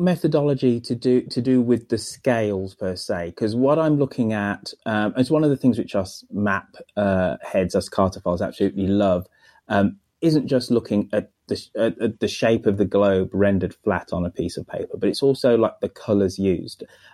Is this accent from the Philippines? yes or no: no; United Kingdom; now in United States; living, being British and then living in the United States